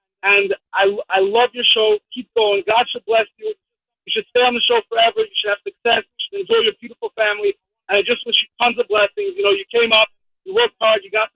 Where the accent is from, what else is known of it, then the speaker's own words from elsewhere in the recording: California, United States; I didn't grow up in New York. I grew up in California.